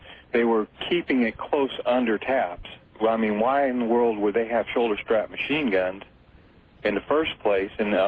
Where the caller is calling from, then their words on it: the Ozarks, United States; I am calling from the Ozarks.